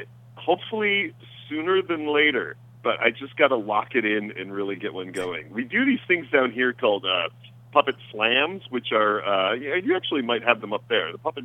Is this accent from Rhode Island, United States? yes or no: no; Detroit, Michigan, United States; Trust me, I grew up in Detroit, so I laugh at it along with you, all of us great Northerners.